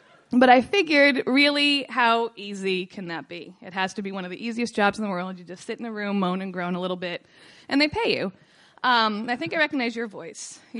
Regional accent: Scranton, Pennsylvania, United States; moved away; I was living in Los Angeles because I am from Scranton, Pennsylvania, and I see you escape too. What else do you do if you're from Scranton but leave?

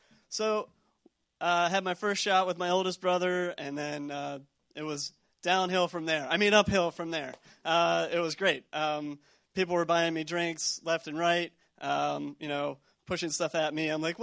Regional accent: Pennsylvania, United States; You know, I'm actually from Pennsylvania. I went to a small state school, IUP, out in western Pennsylvania.

